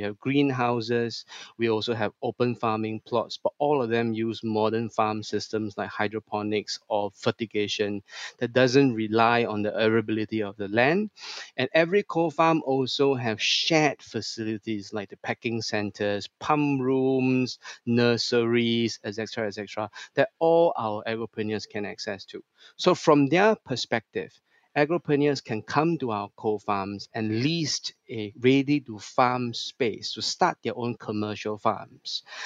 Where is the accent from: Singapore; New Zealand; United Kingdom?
Singapore; I'm in Singapore. I'm a Singaporean.